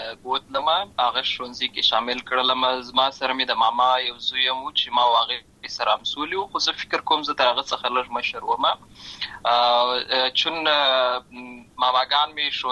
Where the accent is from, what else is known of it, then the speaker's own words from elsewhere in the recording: Lashkar Gah, Helmand, Afghanistan; born there; also born or lived in Uruzgan; زه په اصل کې د ورزغان ولایت یم. اما زه په هلمند ولایت لشکرګا کې پیدا شوی یم. اما د لوی سو یم.